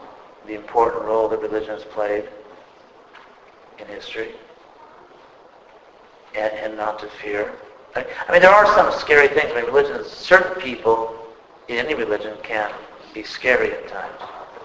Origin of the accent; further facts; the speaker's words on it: California, United States; I know in California, I'm from California